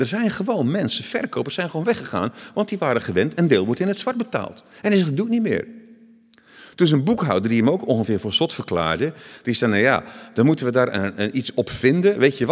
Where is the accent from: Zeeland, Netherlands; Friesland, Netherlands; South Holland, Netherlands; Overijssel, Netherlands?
Zeeland, Netherlands; Krabbendijk; ik kom van Krabbendijk en Zeeland, wij liepen bij de toenmalige oude haven.